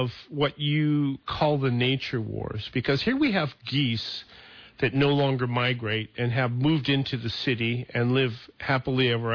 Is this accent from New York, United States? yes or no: no; Billings, Montana, United States; when I was growing up in Billings, Montana, and I had a paper route